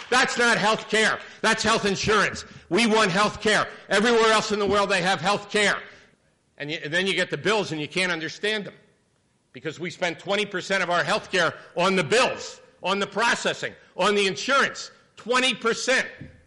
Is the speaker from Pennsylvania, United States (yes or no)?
yes; Philadelphia, Pennsylvania, United States; like it was when I grew up in Philadelphia.